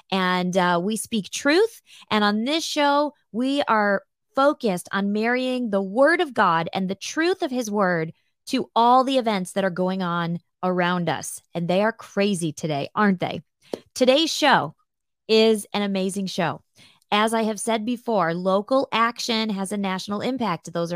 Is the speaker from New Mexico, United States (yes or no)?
no; Illinois, United States; she is in my home state of Illinois.